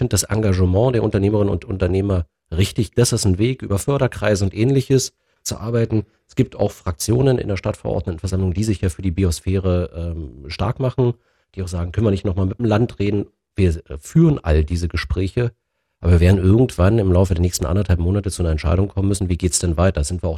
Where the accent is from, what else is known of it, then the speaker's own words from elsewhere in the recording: Potsdam, Brandenburg, Germany; Ich bin selber Potsdamer, ich weiß, was Wasser in Potsdam kostet.